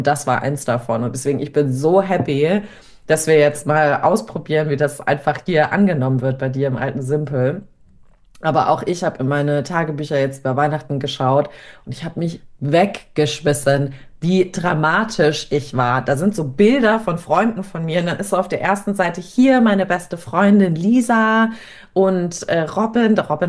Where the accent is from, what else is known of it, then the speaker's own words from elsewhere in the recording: Hesse, Germany; now in Munich, Germany; die sind noch so aus dem Taunus, also da Frankfurt, die Ecke, wo ich herkomme